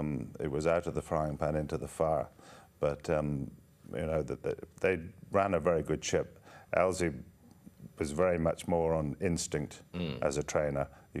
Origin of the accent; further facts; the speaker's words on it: Ireland; now in United Kingdom; when I came over from Ireland in 1983